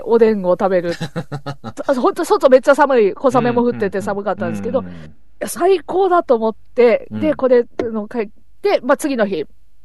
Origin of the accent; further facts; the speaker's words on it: Miyagi, Japan; なんか宮城県では必ず、あの、